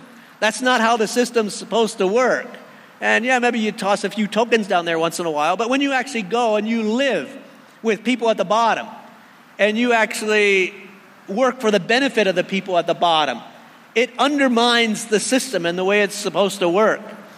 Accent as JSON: {"language": "English", "country": "Canada", "said": "I'm just not going to be that patriotic as a Canadian."}